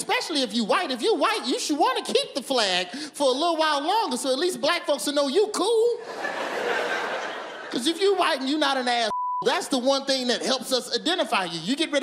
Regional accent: the South, United States; I ain't saying keep it around, but I grew up in the South.

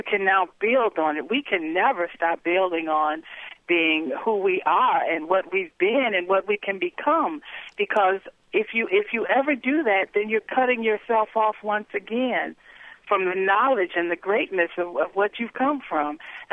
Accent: Illinois, United States; He's from Atlanta, Georgia, and I'm from Illinois. And the knowledge that he has on Black history compared to what I have being raised in the North, I like night and day.

